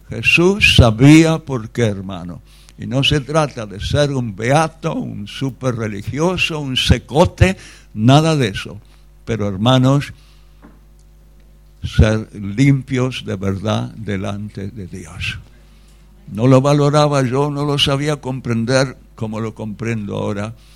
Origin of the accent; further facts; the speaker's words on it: Buenos Aires, Argentina; born there; Sabéis que yo nací en Buenos Aires